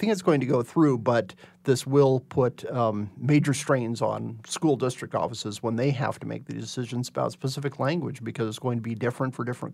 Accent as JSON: {"language": "English", "region": "Arizona", "country": "United States", "tie": "born or raised there", "said": "You know, I grew up in Arizona and we had our talk in like fifth or sixth grade at school"}